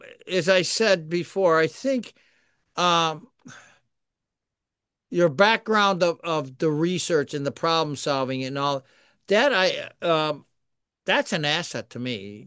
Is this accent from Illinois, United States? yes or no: no; Pittsfield, Massachusetts, United States; I grew up in the North End of Pittsfield.